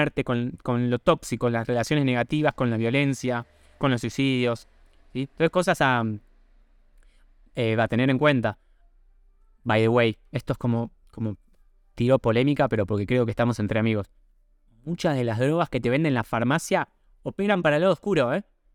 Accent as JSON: {"language": "Spanish", "country": "Argentina", "said": "soy un bicho de ciudad, o sea, está todo bien. Pero yo estoy acostumbrado al confort de ciudad, o sea, soy clase media argentina, ¿no?"}